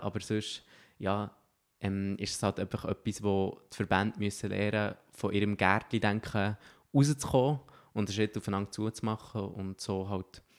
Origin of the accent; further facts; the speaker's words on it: Switzerland; für mich als Schweizer ist es wirklich so eine grosse Sache gewesen.